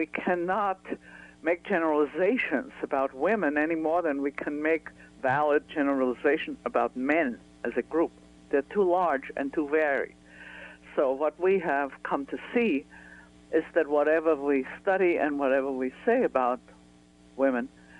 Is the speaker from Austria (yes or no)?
yes; Vienna, Austria; I grew up in Vienna, and I grew up in a sheltered middle-class environment with all the benefits thereof.